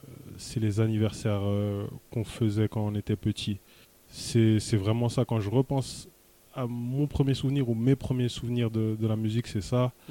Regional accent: Geneva, Switzerland; Je viens de Genève, artiste

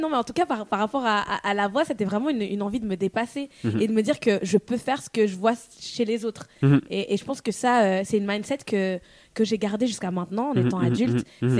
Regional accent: Lausanne, Vaud, Switzerland; chanteuse de R&B, je viens de Lausanne.

